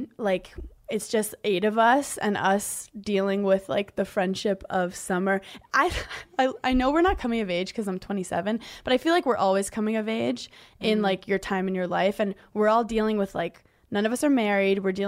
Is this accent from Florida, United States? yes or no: no; Brooklyn, New York, United States; your friends don't have pools growing up in Brooklyn.